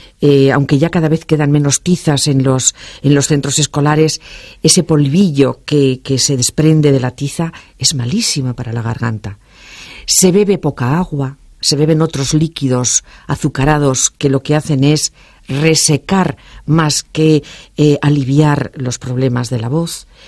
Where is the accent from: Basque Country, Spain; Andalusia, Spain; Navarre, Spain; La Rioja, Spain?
Basque Country, Spain; yo como soy vasca, mi casa era abuelo y abuela, pero hoy sería pues aitite o algo parecido